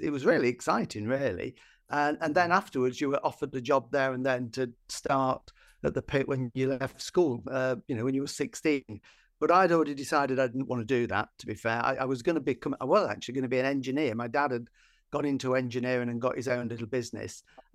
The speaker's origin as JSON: {"language": "English", "region": "East Midlands", "country": "United Kingdom", "tie": "born or raised there", "said": "I grew up in Nottinghamshire in the mining villages. And my dad's family were all coal miners."}